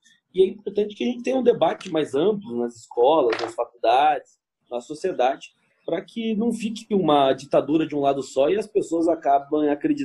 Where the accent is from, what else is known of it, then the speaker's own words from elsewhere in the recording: Botucatu, São Paulo, Brazil; Minha mãe, quando estava grávida, deixou a cidade porque achava que aqui não era um bom lugar para criar o filho dela, voltou para o interior, né, para Botucatu, e lá onde eu fui criado